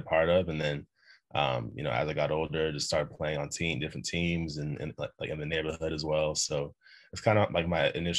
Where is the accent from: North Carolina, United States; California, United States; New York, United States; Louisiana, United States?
North Carolina, United States; Just growing up in North Carolina, which is called the hoop state in the States.